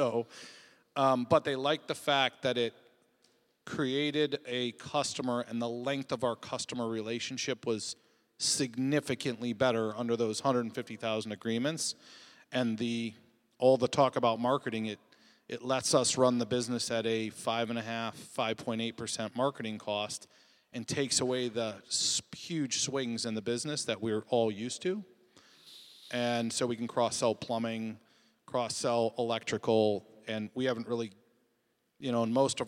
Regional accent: Ohio, United States; That's how I grew up. I grew up in Ohio, and you had to wait and hope that summer was hot or winter was cold.

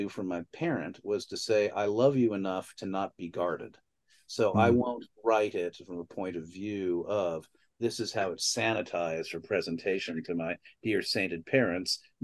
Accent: Connecticut, United States; And where are you from? Blah, blah, blah. I said, Western Connecticut.

